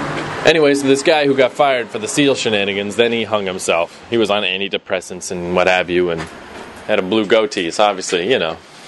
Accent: Fredericton, New Brunswick, Canada; how much I fucking hated our radio stations when I was growing up in Fredericton.

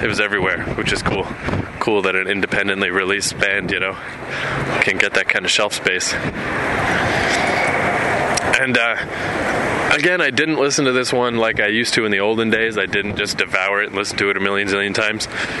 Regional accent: Canada; Because, I mean, I'm from Canada.

